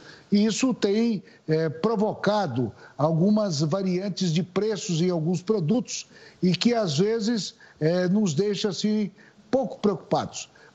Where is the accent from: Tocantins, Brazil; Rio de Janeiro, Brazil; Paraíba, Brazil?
Tocantins, Brazil; eu participava de uma colheita do milho safrinha, lá no meu estado, no Tocantins